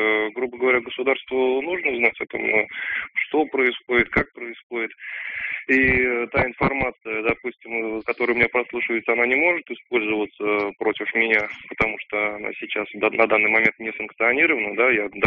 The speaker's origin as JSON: {"language": "Russian", "town": "Tolyatti", "region": "Samara Oblast", "country": "Russia", "said": "я из Тольятти."}